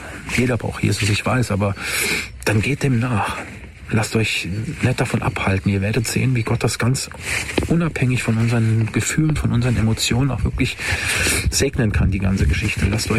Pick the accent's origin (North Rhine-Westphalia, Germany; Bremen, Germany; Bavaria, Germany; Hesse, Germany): Hesse, Germany; Langenaubach; ich bin in meinem Heimatort Langenaubach in einem nicht besonders christlichen Haus aufgewachsen.